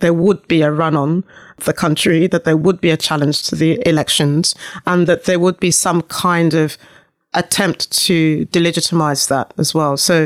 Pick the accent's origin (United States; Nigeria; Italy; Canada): Nigeria; Lagos; I grew up on campus, I grew up on the Lagos campus